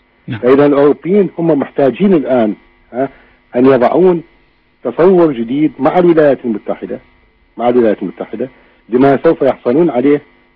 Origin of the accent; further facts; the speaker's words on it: Iraq; بالنسبة لنا كعراقيين، وهذا من خلال تجربة 35 سنة الماضية